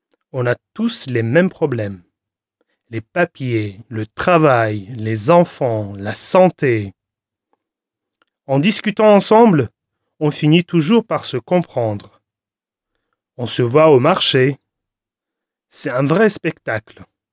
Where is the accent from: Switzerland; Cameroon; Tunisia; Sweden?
Tunisia; now in France; Moi, je viens de Tunisie.